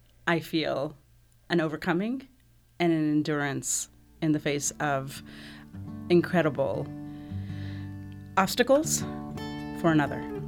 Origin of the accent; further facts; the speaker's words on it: United States; I wasn't born or raised in that cultural context. But then I was raised in the United States, mostly.